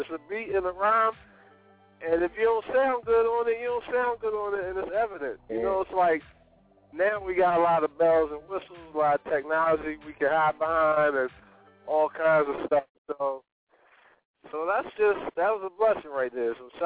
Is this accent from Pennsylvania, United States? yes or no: yes; Philadelphia, Pennsylvania, United States; So, you know, I'm from North Philadelphia, right?